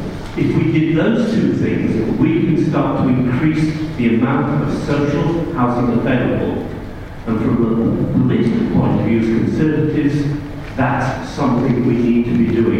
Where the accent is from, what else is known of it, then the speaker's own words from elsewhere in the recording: Harrogate, Yorkshire and the Humber, United Kingdom; born there; And living in Yorkshire, I actually lived in what was called, and is called, the Golden Triangle. I was born in Harrogate, I lived near York